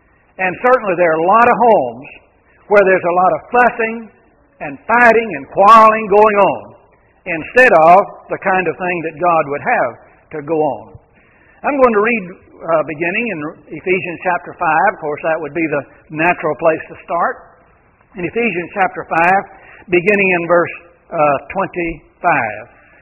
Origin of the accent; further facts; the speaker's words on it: Bell, Florida, United States; I was raised in North Florida, big city of Belle, population of 100, and I live 2 miles out of town. So, a country boy.